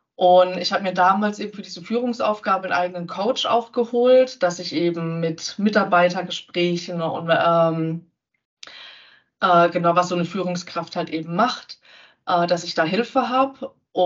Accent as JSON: {"language": "German", "region": "Rhineland-Palatinate", "country": "Germany", "said": "ich komme aus der schönen Pfalz, aus der Nähe von Kaiserslautern"}